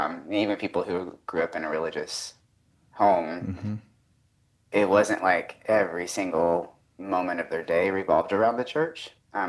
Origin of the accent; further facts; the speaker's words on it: Southern United States, United States; Yeah, well, so I grew up in the South and all over the South. So my dad is a minister in the Church of Christ, and we traveled around a lot. Like I was in a town maybe 2 or 3 years at a time.